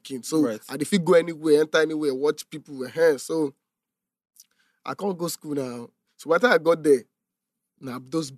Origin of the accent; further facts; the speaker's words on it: Ketu, Lagos, Nigeria; My environment, I grew up in Ketu, but I wasn't like a Ketu child.